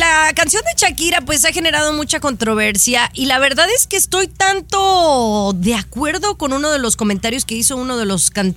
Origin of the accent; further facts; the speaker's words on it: Mexico; sabemos tú y yo, siendo mexicanos, que obviamente hay mucha cosa que está mal en México